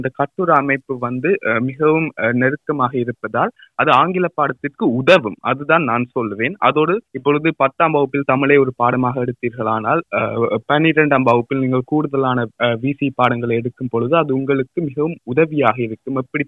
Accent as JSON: {"language": "Tamil", "country": "Sri Lanka", "tie": "born or raised there", "said": "இலங்கையில் தான் நான் பிறந்து வளர்ந்தேன்."}